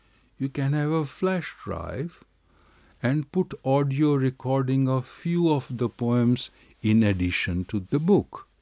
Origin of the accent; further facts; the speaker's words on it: India; English is a second language; being an Indian who speaks Hindi and Urdu, I know Farsi words because there are lots of Farsi words in Hindustani and Hindi and Urdu.